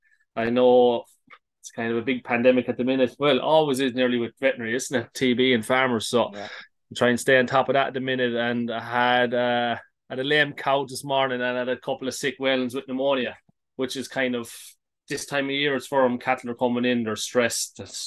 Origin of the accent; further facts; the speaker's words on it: Moneygall, Munster, Ireland; I'm from Moneygall in Tipperary. Some will dispute and say Offaly, but Tipman through and through. Grew up in Moneygall, our farm was out the road a small bit, kind of grew up on a beef and sheep farm.